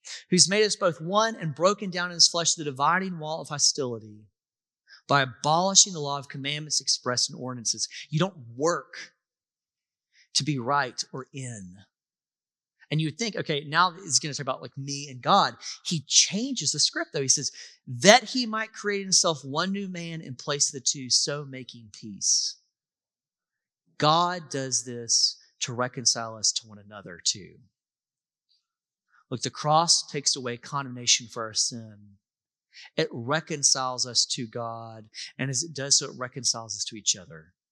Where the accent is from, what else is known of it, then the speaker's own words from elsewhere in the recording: the South, United States; accent: Southern US; He could tell by my accent that I'm not British, obviously. I'm Southern.